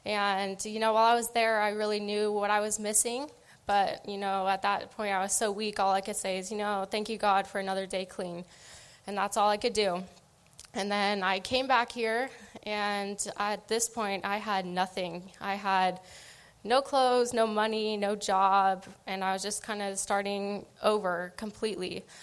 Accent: Medford, United States; All right, so I grew up here in Medford. I actually grew up going to Christian school. My parents were Christians, so that's kind of all I knew growing up.

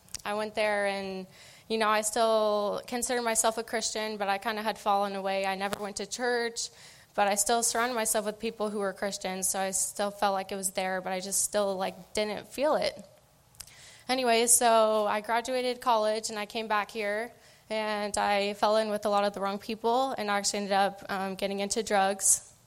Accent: Medford, United States; All right, so I grew up here in Medford. I actually grew up going to Christian school. My parents were Christians, so that's kind of all I knew growing up.

